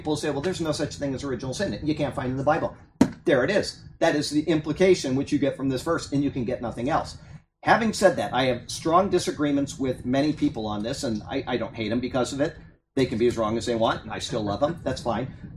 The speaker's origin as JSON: {"language": "English", "town": "Sarasota", "region": "Florida", "country": "United States", "tie": "born or raised there", "said": "I was raised in Sarasota, Florida. I went to Philippi Shores Elementary School. I went to Brookside Junior High School, and I went to Riverview High School."}